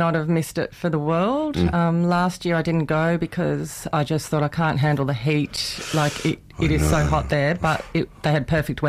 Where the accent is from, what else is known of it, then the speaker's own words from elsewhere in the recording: New South Wales, Australia; Yeah, so I grew up in Western Sydney